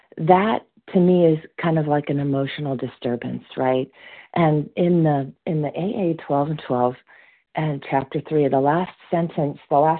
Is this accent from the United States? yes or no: yes; California, United States; now in Alabama, United States; I'm actually from California. I'm currently in Alabama. We just moved here 2 weeks ago.